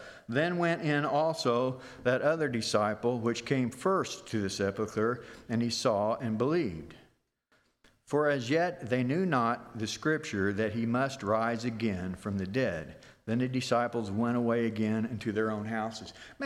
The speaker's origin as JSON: {"language": "English", "region": "Missouri", "country": "United States", "said": "I got to see it, because I'm from Missouri. You got to show me."}